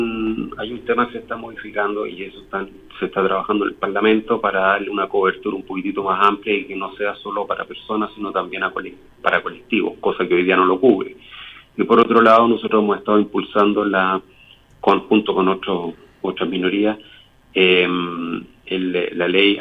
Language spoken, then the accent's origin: Spanish; Chile; nosotros somos ciudadanos chilenos y votamos en Chile, digamos.